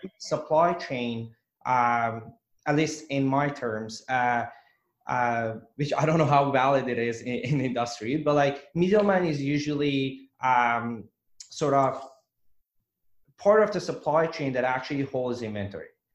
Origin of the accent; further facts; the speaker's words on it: Iran; English is a second language; moved away as an adult; now in Vancouver, Canada; Yeah. So I'm originally Iranian. I moved to Vancouver in 2012 to study medicine at UBC, University of British Columbia.